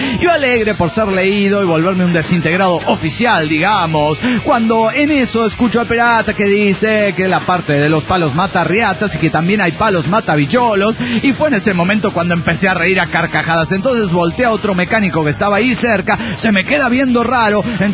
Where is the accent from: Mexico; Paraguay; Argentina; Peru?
Mexico; Morelia, Michoacán; de Morelia, Michoacán.